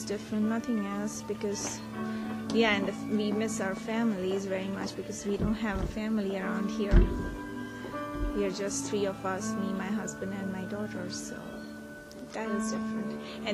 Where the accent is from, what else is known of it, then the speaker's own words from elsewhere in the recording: Mumbai, Maharashtra, India; I was born in Bombay, a city called Bombay, which is in India, in 1978.